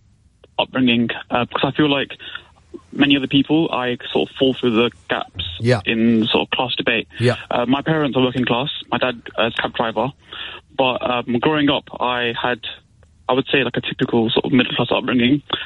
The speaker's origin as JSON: {"language": "English", "country": "Pakistan", "moved": "yes", "said": "my family are immigrants. We came to this country from Pakistan."}